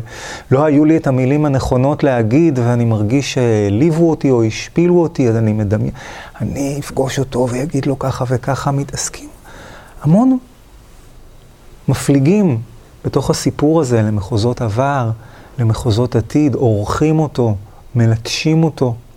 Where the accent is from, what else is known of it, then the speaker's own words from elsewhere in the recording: Holon, Tel Aviv District, Israel; also born or lived in Kfar Saba; נולדתי בכפר סבא לפני 55-56 שנה, למדתי ככה, גדלתי בחולון